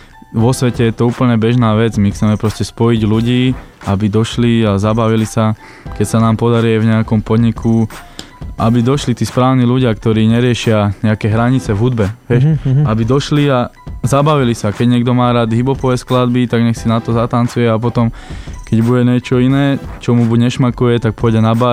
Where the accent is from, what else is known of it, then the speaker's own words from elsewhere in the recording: Nitra, Nitra Region, Slovakia; Lebo ja som z Nitry, tak stal som to doma a v Bratislave.